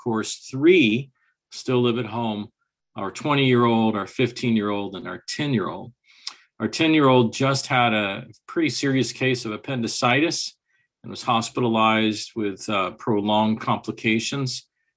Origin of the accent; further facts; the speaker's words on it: Overland Park, Kansas, United States; I'm from the Kansas side of Kansas City, Kansas. And in fact, my particular municipality is called Overland Park.